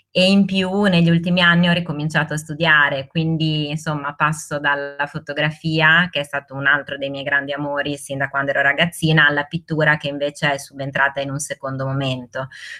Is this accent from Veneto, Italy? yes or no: no; Bologna, Emilia-Romagna, Italy; born there; io sono nata e vivo a Bologna